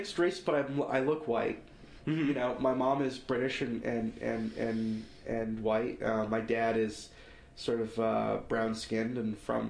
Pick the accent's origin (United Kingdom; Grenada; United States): Grenada; Growing up in Grenada, there's still some of that going around, but not as much.